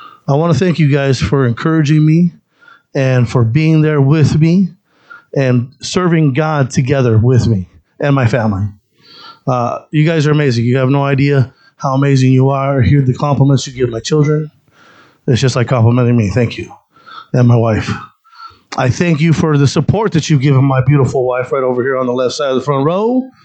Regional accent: Apache Junction, Arizona, United States; just a real short testimony about me. I grew up here in Apache Junction, went to Apache Junction High School.

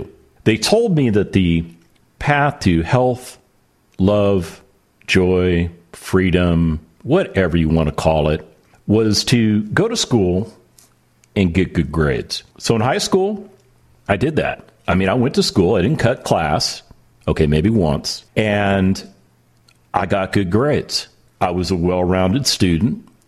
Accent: Las Vegas, Nevada, United States; We actually had to go to the University of Nevada, Las Vegas, because I grew up in Las Vegas

